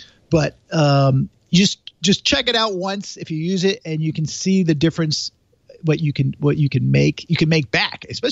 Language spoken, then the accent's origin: English; Norwalk, Connecticut, United States; Jay Walker. Yes. Yeah. Of course. Yeah. Priceline actually is from where I grew up in Connecticut.